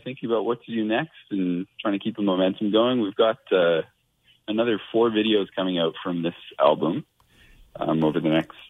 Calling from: Montreal, Quebec, Canada; I'm calling from Montreal.

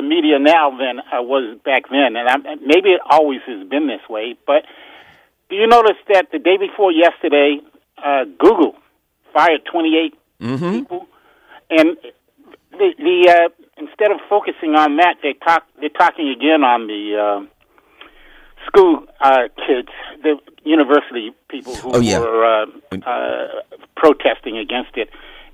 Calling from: Upper Marlboro, Maryland, United States; from Upper Marlboro, Maryland.

